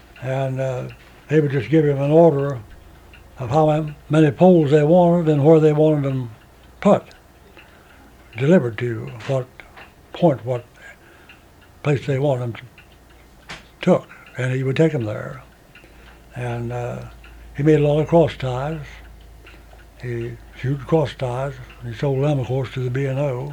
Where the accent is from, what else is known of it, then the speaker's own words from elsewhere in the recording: Sutton, West Virginia, United States; born there; I was born on a farm about, I suppose, 3 miles out of Sutton, on Elk River. I was born on Elk River.